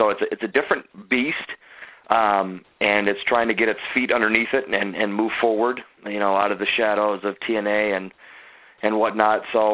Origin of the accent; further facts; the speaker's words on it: Chicago, Illinois, United States; Well, I grew up in Chicago, so I got mostly AWA and WWF syndicated TV.